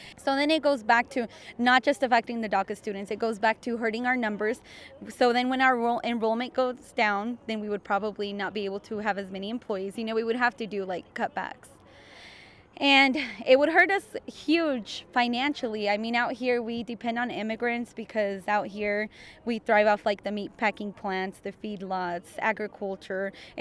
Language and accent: English; Liberal, Kansas, United States; also born or lived in Juarez, Mexico; I'm 30 years old. I was born in Mexico. I was born in Juarez. I was brought as a baby when I was 2 years old to Liberal, Kansas. So I actually was undocumented for a very long time until I was able to finally gain legalization.